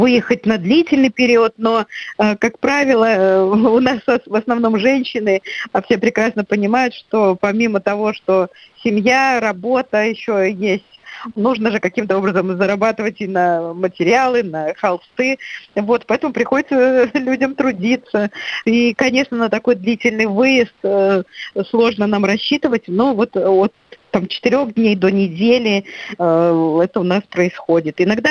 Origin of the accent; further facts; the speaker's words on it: Belarus; born there; как вот уроженка Беларуси